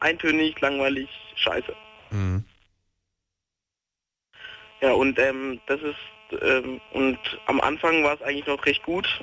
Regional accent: Bad Mergentheim, Baden-Württemberg, Germany; Nee, ich bin Baden-Württemberg, ich komme nur aus der Nähe von Würzburg, Bad Mergentheim.

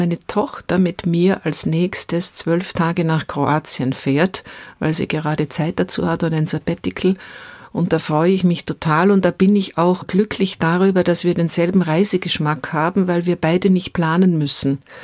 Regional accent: Paris, Île-de-France, France; habe alle diese Lieder gesungen aus meiner Jugend in Paris

